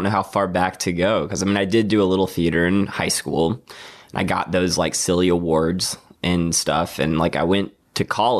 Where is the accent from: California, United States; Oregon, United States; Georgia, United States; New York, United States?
Georgia, United States; Waynesboro; Yeah, Waynesboro, right. Georgia.